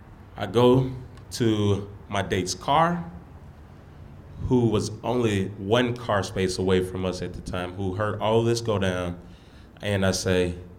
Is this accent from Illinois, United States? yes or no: no; Canton, Mississippi, United States; I'm from Canton, Mississippi, a very small rural town. And growing up in Canton, it was always understood, or my parents always made it known to me, that I know my place in the society. And so Canton is mostly black, and some white folks there as well.